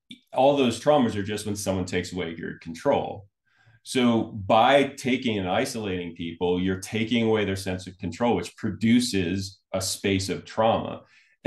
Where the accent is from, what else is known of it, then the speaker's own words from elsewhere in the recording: United States; One of the things that we know as especially as an American is that anything worthwhile takes a lot of pain, suffering, and effort.